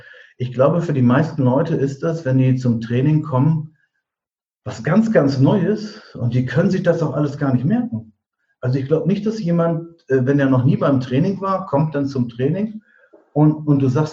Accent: Diepholz, Lower Saxony, Germany

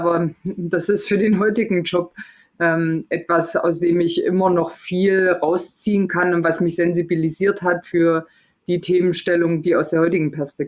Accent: Erfurt, Thuringia, Germany; bei uns in Erfurt, ich bin in Erfurt groß geworden

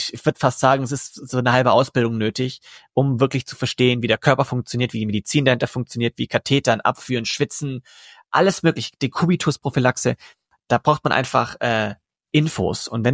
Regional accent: Buxheim, Bavaria, Germany; ich komme vom Dorf aus Buxheim

